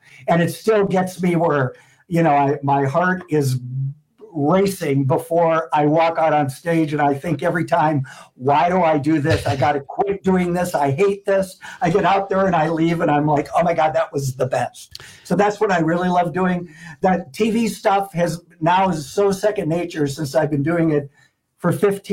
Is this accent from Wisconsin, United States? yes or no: yes; Milwaukee, Wisconsin, United States; a city like Indianapolis felt so much like my hometown of Milwaukee.